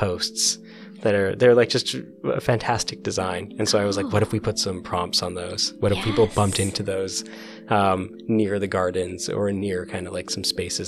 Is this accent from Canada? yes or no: yes; British Columbia, Canada; I grew up in the Okanagan